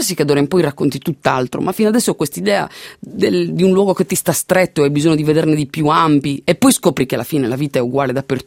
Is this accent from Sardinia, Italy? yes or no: yes; Sardinia, Italy; forse mi sono un po' stufato di essere sardo professionista. Non mi sono stufato di essere sardo